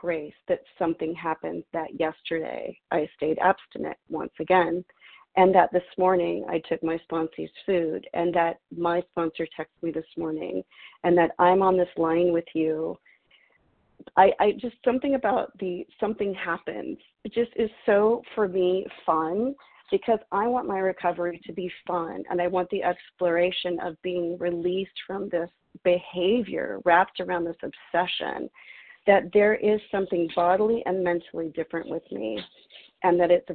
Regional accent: San Francisco, California, United States; I'm from San Francisco, California.

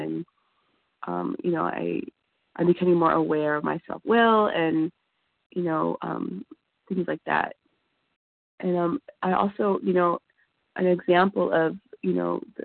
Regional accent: East Los Angeles, California, United States; I'm from East Los Angeles, California.

